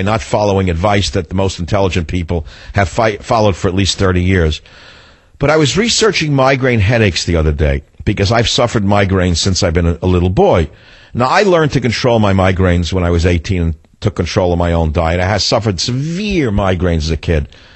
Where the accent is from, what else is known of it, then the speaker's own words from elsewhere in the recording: United States; I mean, being an American at that time, nobody in the average person had no concept that food had anything to do with health.